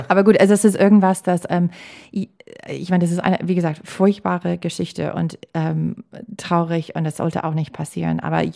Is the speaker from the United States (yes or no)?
yes; Green Bay, Wisconsin, United States; Eine Freundin von mir aus Green Bay, aus meiner Heimatstadt, hat gerade ein Foto gepostet